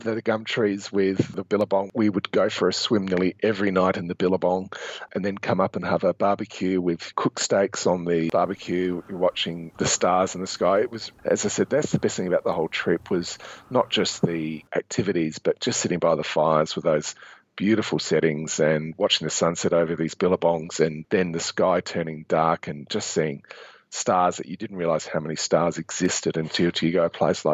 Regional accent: Australia; as an Australian, you just say billabong and you know what it is without actually the explanation.

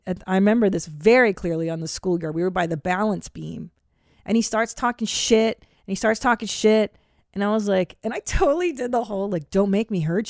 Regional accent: Los Angeles, California, United States; We live in L.A., dude. Like, I grew up in the San Fernando Valley.

